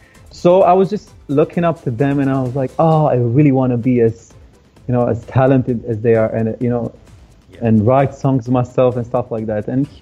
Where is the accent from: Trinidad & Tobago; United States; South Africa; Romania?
Romania; English is a second language; For the moment, I am considered a underground singer in Romania, given that I'm only known in my hometown.